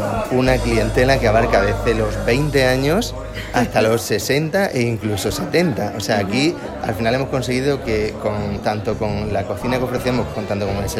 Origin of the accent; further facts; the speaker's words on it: Badajoz, Extremadura, Spain; porque yo soy muy de Badajoz